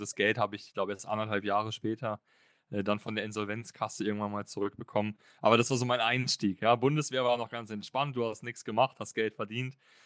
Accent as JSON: {"language": "German", "town": "Bochum", "region": "North Rhine-Westphalia", "country": "Germany", "tie": "born or raised there", "said": "Also ich bin ganz normaler Bochumer, habe mein Leben lang in Bochum gelebt, bin dort geboren, habe dort meine Schulen besucht"}